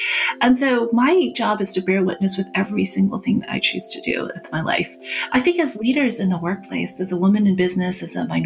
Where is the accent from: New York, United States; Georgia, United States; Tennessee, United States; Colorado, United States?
New York, United States; People would say, what are you? Where are you really from? When I would say New York, they said, no, really.